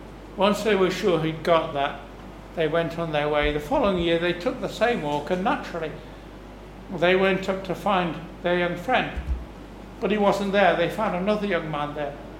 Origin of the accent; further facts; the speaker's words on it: Manchester, North West England, United Kingdom; I know Wales well, being born and brought up in Manchester.